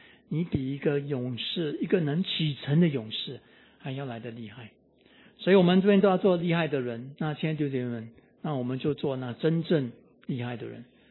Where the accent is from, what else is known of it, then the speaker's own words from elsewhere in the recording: Singapore; 我新加坡人